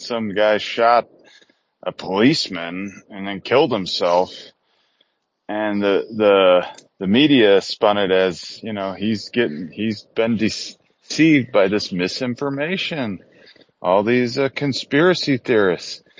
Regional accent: United States; Besides, I'm American.

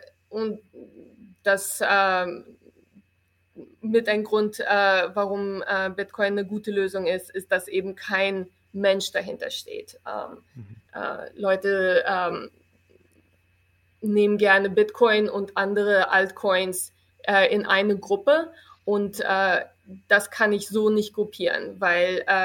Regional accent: Wolfsburg, Lower Saxony, Germany; In Niedersachsen, in Wolfsburg.

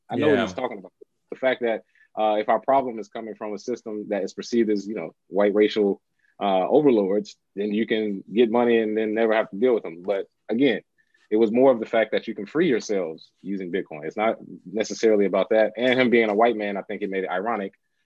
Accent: Charlotte, North Carolina, United States; Well, in my hometown of Charlotte, my mom actually runs Innovative Learning.

